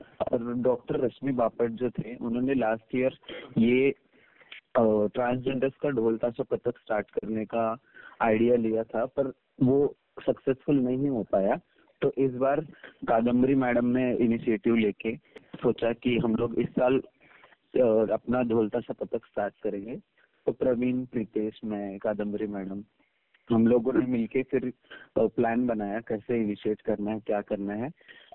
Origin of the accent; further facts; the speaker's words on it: Pune, Maharashtra, India; और मैं पुणे से हूँ।